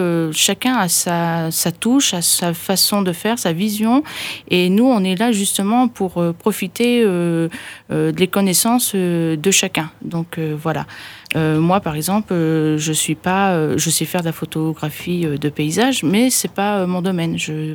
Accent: Sainte-Croix, Occitanie, France; Moi je suis de Sainte-Croix

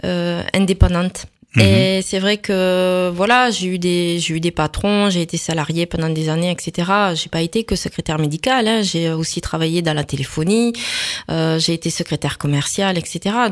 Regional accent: Gaillac, Occitanie, France; je suis gaillacoise en fait. Je suis tarnaise, donc je connais bien le Tarn. Voilà, donc je vais avoir bientôt 45 ans.

